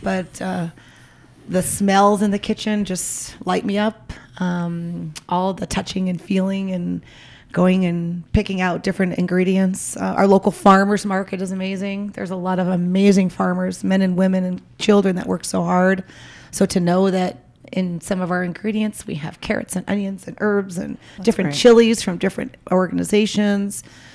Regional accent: Chicago, Illinois, United States; now in Prescott, United States; because I'm originally from Chicago, so I'm a South Chicago girl.

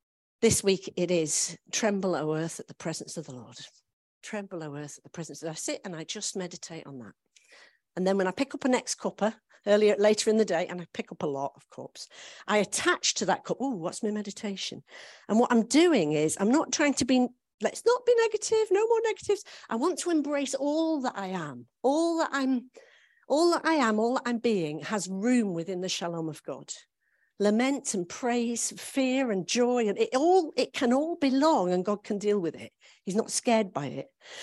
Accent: Isle of Man; I'm from the Isle of Man. It is a tropical island. We have palm trees. The weather is always beautiful.

